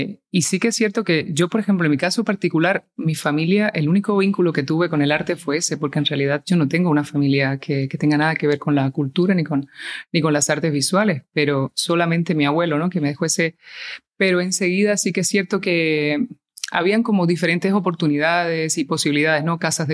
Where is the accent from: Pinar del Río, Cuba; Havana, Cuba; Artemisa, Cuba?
Havana, Cuba; also born or lived in Spain; Luego volví a La Habana. Porque siempre he mantenido como ese vínculo o esa conexión con mi país natal.